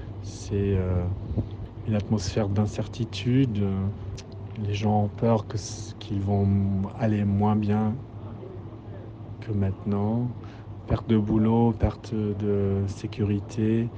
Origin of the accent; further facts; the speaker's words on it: Germany; now in Berlin, Germany; Bonjour, j'habite à Berlin, je suis franco-allemand, ma mère est française, mon père est allemand. J'ai grandi en Allemagne, mon père est né à Cologne en 1921 et ma mère est française